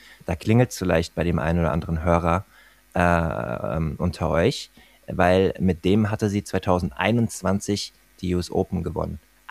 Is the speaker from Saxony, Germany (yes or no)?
no; Wiesbaden, Hesse, Germany; wegbeamen nach Wiesbaden in meine Heimat, 25 Autominuten entfernt nach Wiesbaden-Neuenstadt